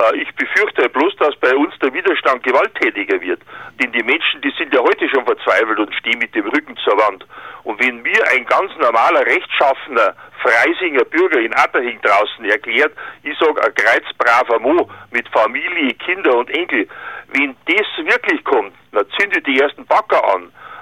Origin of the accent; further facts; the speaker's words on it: Munich, Bavaria, Germany; ich lebte seit der Kindheit in München, ich bin eigentlich ein Münchner